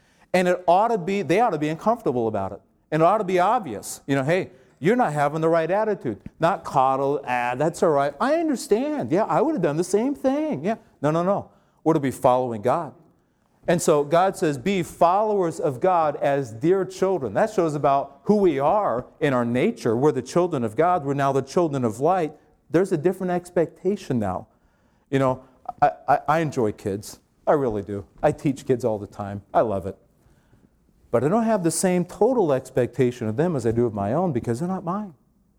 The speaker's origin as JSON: {"language": "English", "country": "Ireland", "said": "We follow, you know, well, I'm Irish. We follow our culture."}